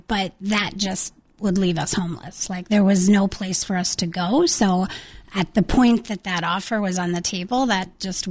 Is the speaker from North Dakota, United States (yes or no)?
yes; North Dakota, United States; Both the VP and I are born and raised in North Dakota. We've lived here our whole life. Moved away a little bit for graduate school and then moved back.